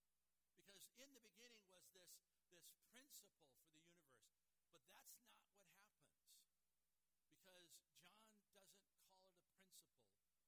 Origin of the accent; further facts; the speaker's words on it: Randolph, Wisconsin, United States; So I always tell people, well, I'm from Wisconsin.